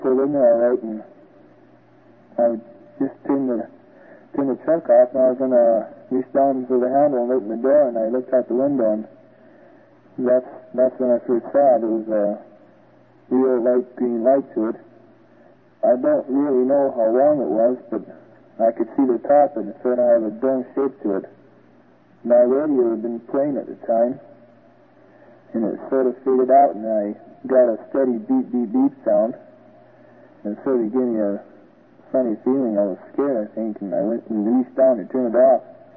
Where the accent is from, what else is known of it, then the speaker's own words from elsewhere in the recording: Taborn, Alberta, Canada; from Taborn in Alberta.